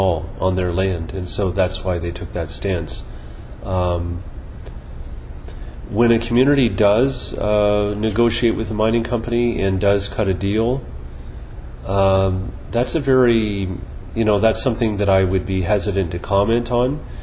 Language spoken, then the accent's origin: English; Canada; I think we have a moral responsibility, because we're Canadian citizens, to stop what our government is doing in our name.